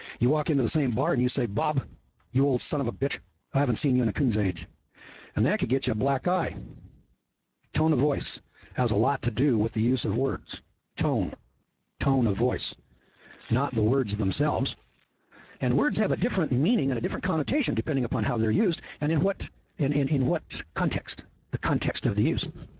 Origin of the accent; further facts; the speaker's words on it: Scotland, United Kingdom; You know, I'm a Scotsman